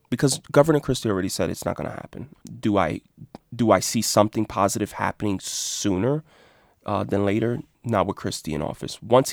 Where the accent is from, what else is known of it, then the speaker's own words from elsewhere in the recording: New Jersey, United States; And I'm not bellying up because I'm from Jersey.